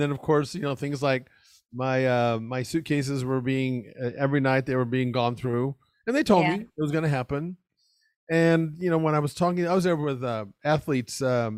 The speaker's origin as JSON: {"language": "English", "country": "United States", "said": "it was a big shock for me being an American and over there for the first time."}